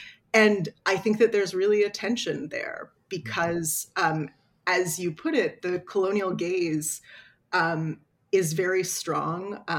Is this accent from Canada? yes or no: yes; Toronto, Ontario, Canada; moved away as an adult; now in Vancouver, Canada; when I first moved to Vancouver as an 18-year-old, I grew up in Toronto, so a different part of the country.